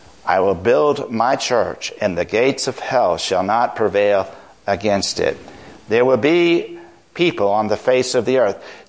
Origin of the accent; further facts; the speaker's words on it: Miami, Florida, United States; He worked with my church in growing up in Miami.